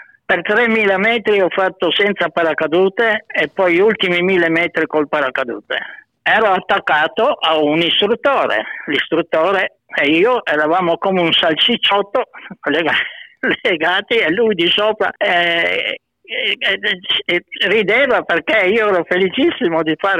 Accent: Trieste, Friuli-Venezia Giulia, Italy; invece a Trieste la M è anche una parola triestina che significa tutto altro

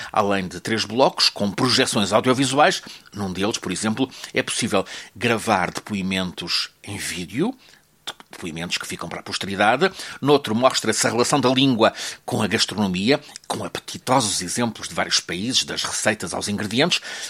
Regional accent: Lisbon, Portugal; accent: Lisbon; com o sotaque de Lisboa, para SBS na Austrália.

